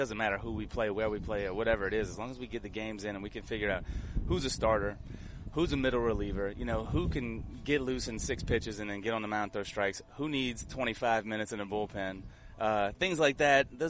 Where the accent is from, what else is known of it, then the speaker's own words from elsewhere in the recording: Louisiana, United States; And yeah, I'm from Terrebonne, but I coach and teach in Lafourche.